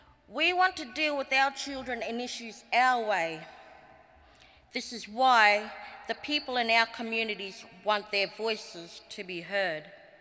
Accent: Innisfail, Queensland, Australia; also born or lived in Atherton; always proud as a Nunjingi woman from the Atherton Tablelands. I was born in Atherton and raised in Innisfail.

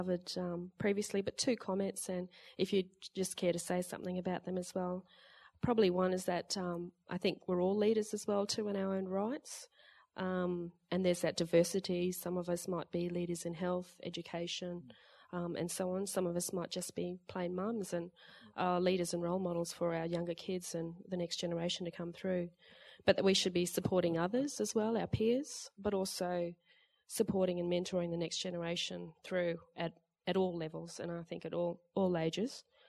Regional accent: Canberra, Australian Capital Territory, Australia; from Canberra.

